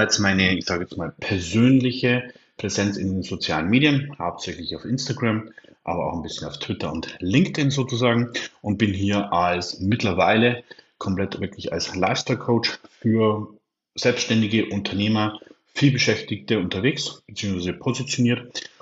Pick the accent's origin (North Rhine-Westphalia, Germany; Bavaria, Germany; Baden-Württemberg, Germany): Bavaria, Germany; Regensburg; ich komme aus Regensburg, bin in 9 Tagen 32 Jahre alt.